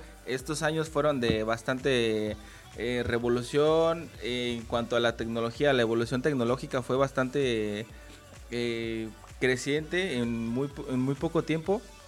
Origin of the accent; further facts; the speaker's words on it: Mexico; nosotros que venimos de México, es algo bastante novedoso